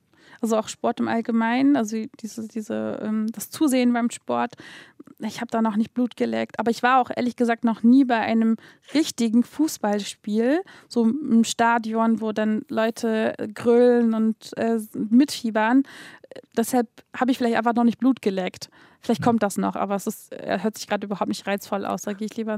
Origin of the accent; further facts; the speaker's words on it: Hamburg, Germany; Also in Hamburg komme ich her. Ich bin geboren im Osten, Hamburger Osten. Habe dann meine ersten Kinderjahre im Hamburger Westen verbracht, in Altona. Und bin dann wieder zurück. Und ist quasi so ein bisschen durchmischt.